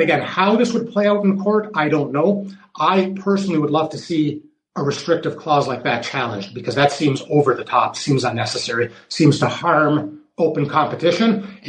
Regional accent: Canada; I'm a Canadian lawyer.

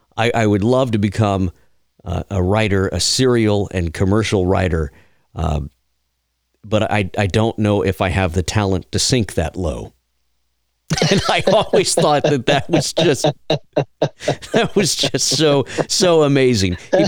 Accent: Texas, United States; I grew up down in South Texas, live in Georgia now

